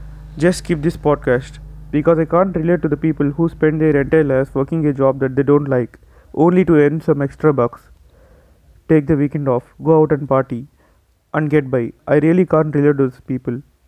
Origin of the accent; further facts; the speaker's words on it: India; I am from India.